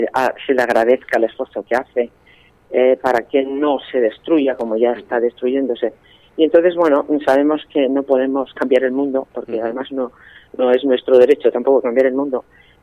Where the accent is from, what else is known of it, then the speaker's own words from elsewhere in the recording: Navarre, Spain; now in Amposta, Spain; yo resido allí de momento en Amposta, yo soy de aquí de Navarra, de toda la vida, claro, he nacido aquí